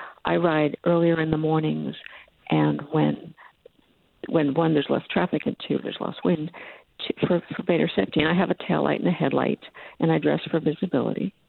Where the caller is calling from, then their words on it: Newcastle, United States; I'm from Newcastle.